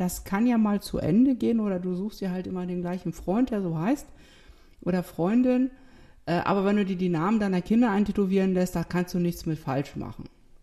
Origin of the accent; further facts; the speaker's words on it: eastern Germany, Germany; weil ich komme ja aus dem Osten